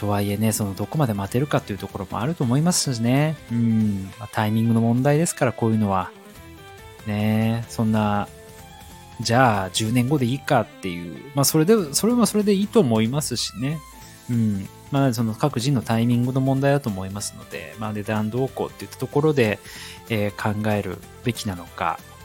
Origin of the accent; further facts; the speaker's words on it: Chiba, Japan; also born or lived in Fukushima / Tokyo / Saitama; 実は私育ちが千葉の方でして、生まれは福島なんですけども、まあ、その後育ちはほぼほぼ千葉で育っていってる形ですね。一人暮らしでちょっと東京に住んだ時もありますが、その後埼玉に行って、で、また埼玉から今回千葉に戻ってきたという形でございます。